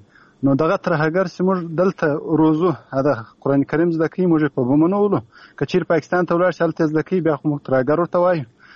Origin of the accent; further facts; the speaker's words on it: Afghanistan; موږ افغانان، موږ خو څه د چا غلامان نه یو